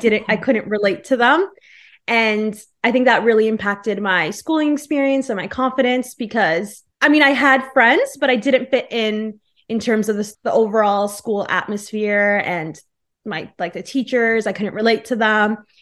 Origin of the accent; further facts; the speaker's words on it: York Region, Ontario, Canada; So I grew up in York Region, and at that time, the school I went to was predominantly Muslim.